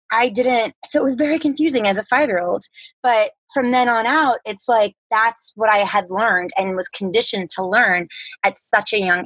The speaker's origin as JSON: {"language": "English", "town": "Baltimore", "region": "Maryland", "country": "United States", "tie": "born or raised there", "said": "I grew up in Baltimore, Maryland."}